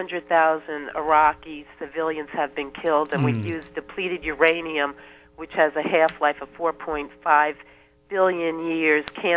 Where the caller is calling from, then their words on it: Brooklyn, New York, United States; Hi. I'm calling from Brooklyn.